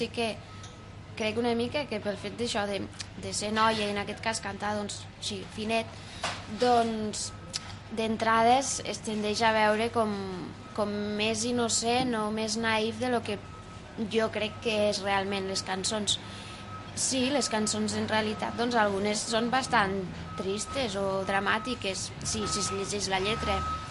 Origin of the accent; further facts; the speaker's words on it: Lleida, Catalonia, Spain; com que la majoria sí que som de Lleida, doncs guanyem.